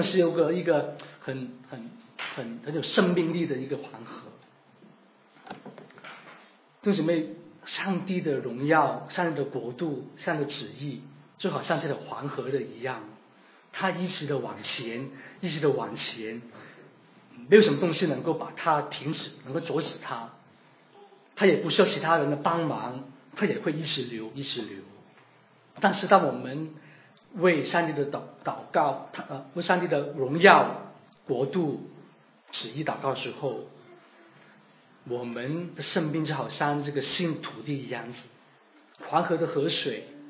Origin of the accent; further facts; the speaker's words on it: China; 我们中国人说追求这个字很有意思的